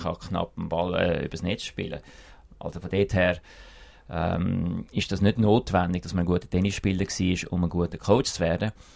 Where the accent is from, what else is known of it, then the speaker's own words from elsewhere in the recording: Switzerland; wir sind glaube grundsätzlich als Schweizer nicht das Volk, das so einen Star-Kult pflegen.